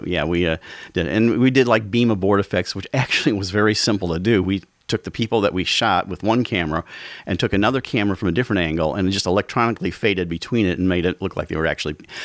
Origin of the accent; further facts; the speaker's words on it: Highland, Indiana, United States; now in Chesterton, United States; Well, I grew up in Highland. I was actually a lifelong resident until 2015 when I moved to Chesterton.